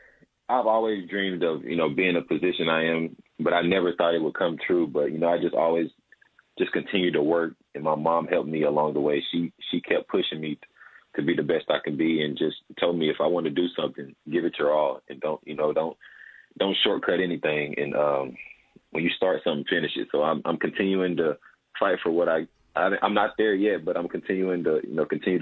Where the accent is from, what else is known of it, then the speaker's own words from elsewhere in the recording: Knoxville, Tennessee, United States; because, you know, it's in my hometown.